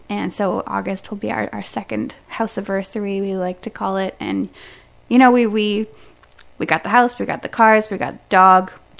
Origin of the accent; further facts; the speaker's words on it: Quebec, Canada; So I am a born and raised Townshipper. I'm originally from, I often say Stansted, but I'm from Tomophobia, mm-hmm. which is a real name of a town, if you can believe it. It's outside of Stansted.